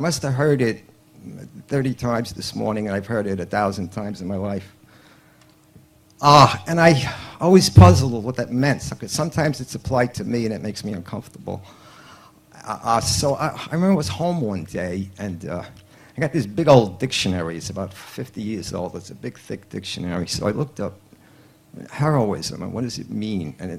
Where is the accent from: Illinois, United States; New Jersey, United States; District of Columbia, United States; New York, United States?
New York, United States; Queens; I grew up in Queens in a modest little house.